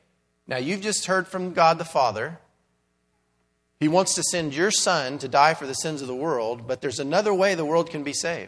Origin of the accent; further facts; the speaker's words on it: Texas, United States; I'm from South Texas, and there's been a lot of rain in the last 6 months over there.